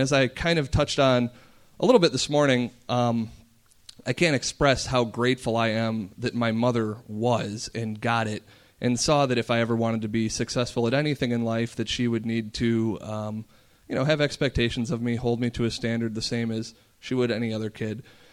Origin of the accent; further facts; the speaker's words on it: Wisconsin, United States; I am originally from Wisconsin. I graduated in 2007 from the University of Wisconsin. Go Badgers.